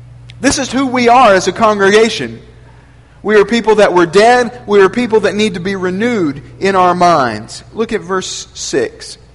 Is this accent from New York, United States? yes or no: no; Memphis, Tennessee, United States; I was born and raised in Memphis, and many of y'all were born and raised around here.